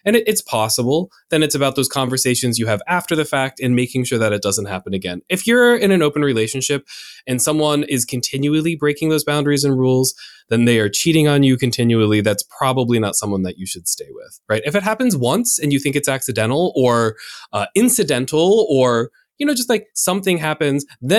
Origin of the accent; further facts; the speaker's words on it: United States; I'm an American, I grew up in the United States